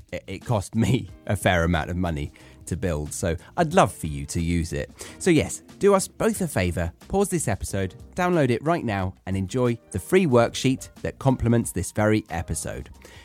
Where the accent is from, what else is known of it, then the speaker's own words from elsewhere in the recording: East Horsley, South East England, United Kingdom; I was raised in Horsley. There's no hospital in Horsley. There's a veterinary. I was born just outside of London in a county called Surrey to the southwest.